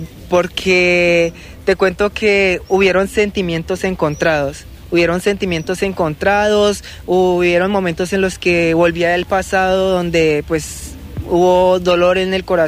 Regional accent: Guaviare, Colombia; yo, carajo, estoy llegando a mi tierra, a mi departamento. Me llenó de mucha más emoción, mucho más orgullo.

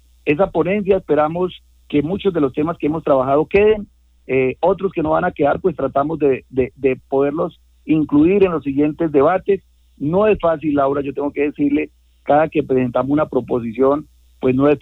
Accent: Guaviare, Colombia; a mi tierra que tanto quiero. Entonces, ahí seguiremos, Laurita, dando la pelea por mi tierra, por mi Guaviare, por mi pueblo.

